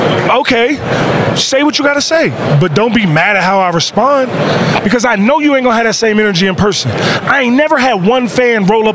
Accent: Pioneer City, United States; Where I'm from, G-shit, let's keep it real. I'm from Pioneer City.

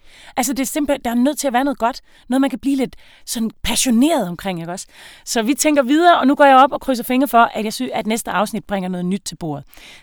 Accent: Region of Southern Denmark, Denmark; Og jeg er jo semi-jyde. Jeg er sønderjyde.

